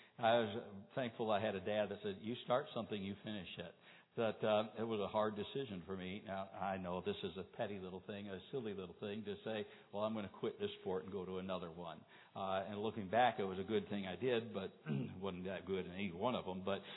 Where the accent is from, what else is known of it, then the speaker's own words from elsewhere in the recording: United States; Now, I'm American, praise the Lord.